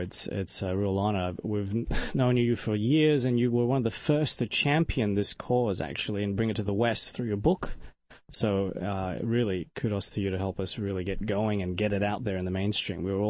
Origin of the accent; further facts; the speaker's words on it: Australia; I mean, I grew up in Australia. You know, I'm Chinese by ethnicity. My grandparents left China about 100 years ago.